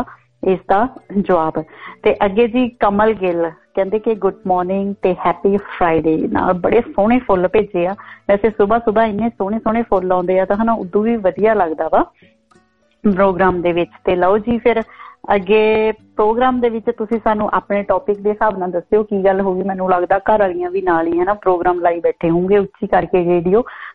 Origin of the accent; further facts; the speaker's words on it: Jagraon, Punjab, India; now in Australia; ਮੈਂ ਤਾਂ ਜਗਰਾਉਂ ਤੋਂ ਹੈਗੀ ਆ ਤੇ ਮੈਂ ਤਾਂ ਜਗਰਾਉਂ ਵਾਲੀ ਹੀ ਰਹੂੰਗੀ